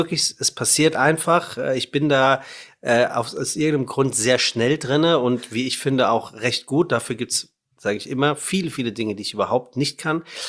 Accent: Frankfurt, Hesse, Germany; Ich bin ja Frankfurter.

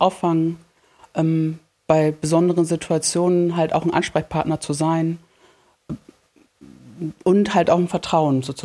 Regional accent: Turkey; Vor 2022 war, glaube ich, das Erdbeben bei uns in der Türkei.

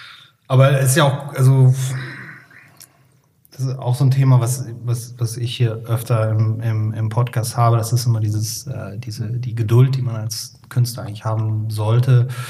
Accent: Cologne, North Rhine-Westphalia, Germany; ich persönlich bin nicht katholisch aufgewachsen, aber ich komme ja aus dem Heiligen Kölle

